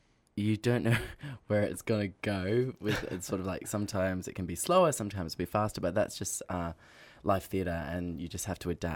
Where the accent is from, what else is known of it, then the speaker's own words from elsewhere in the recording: Australia; Well, I think it's I'm from Australia